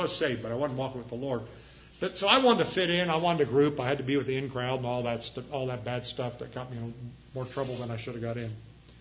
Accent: Chillicothe, United States; When I was a senior in high school, I grew up in Chillicothe, about an hour west of here. And the middle of my senior year, my family moved.

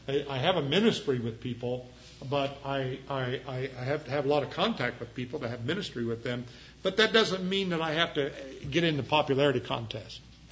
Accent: Chillicothe, United States; When I was a senior in high school, I grew up in Chillicothe, about an hour west of here. And the middle of my senior year, my family moved.

